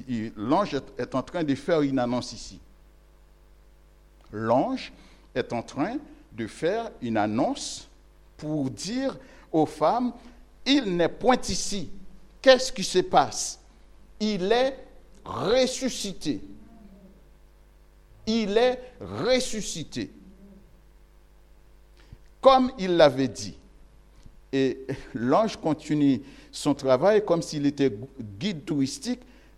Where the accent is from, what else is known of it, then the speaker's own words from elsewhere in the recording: Haiti; je suis haïtien, c'est-à-dire de la communauté haïtienne